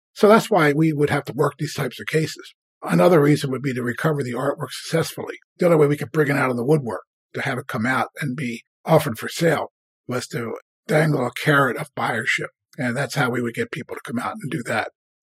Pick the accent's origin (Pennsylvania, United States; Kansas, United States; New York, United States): Pennsylvania, United States; Philadelphia; And he was from Norway. I was from Philadelphia.